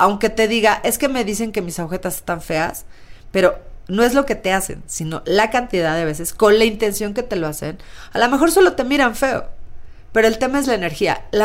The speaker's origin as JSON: {"language": "Spanish", "region": "northern Mexico", "country": "Mexico", "said": "somos norteños, así hablamos nosotros"}